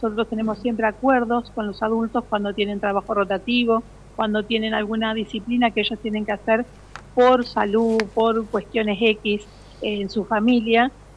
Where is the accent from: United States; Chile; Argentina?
Argentina; San Jerónimo; Yo, por ejemplo, soy de San Jerónimo y me han dicho, yo ya estoy jubilada